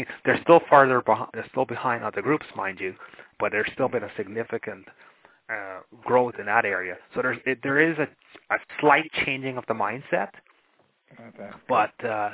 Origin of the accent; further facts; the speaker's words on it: Guyana; I'm Guyanese, and when I was a child growing up in Guyana